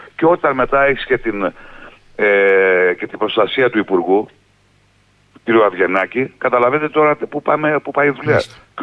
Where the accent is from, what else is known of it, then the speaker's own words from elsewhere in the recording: Western Macedonia, Greece; στο χωριό μου, πάνω από το χωριό μέχρι και το Βίτσι, υπήρχαν δηλωμένες αμυγδαλές